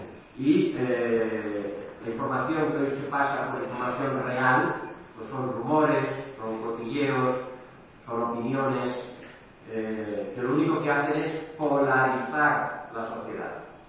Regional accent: Catalonia, Spain; Y yo soy catalán

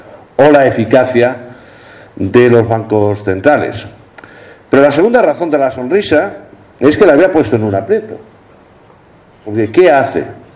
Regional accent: Spain; en mi país, en España

